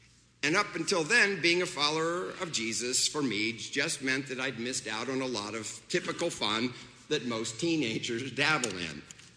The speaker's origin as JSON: {"language": "English", "town": "Hamlin", "region": "Kansas", "country": "United States", "tie": "born or raised there", "said": "Hamlin Baptist Church in Hamlin, Kansas."}